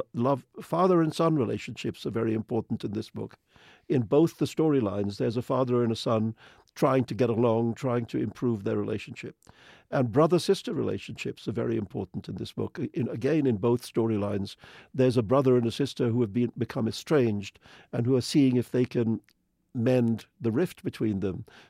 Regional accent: India; also born or lived in England; now in United States; I've been an immigrant all my life. You know, first I was an immigrant from India to England and then from England to America.

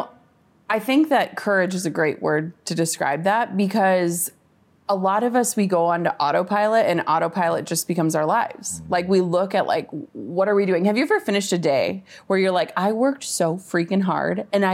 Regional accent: Minnesota, United States; I'm from Minnesota, like small town. So like traffic for us is like when the stoplight is red.

